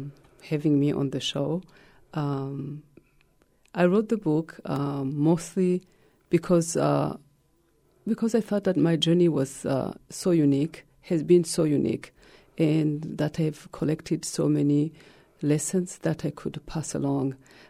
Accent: Gitega, Gitega Province, Burundi; was at some point the head of the art school in my hometown, Gitega.

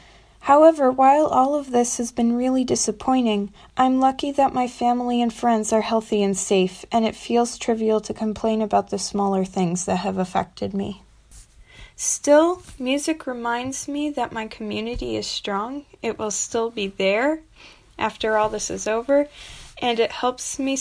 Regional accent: Wareham, Massachusetts, United States; I play the fiddle, and I'm from Wareham, Massachusetts.

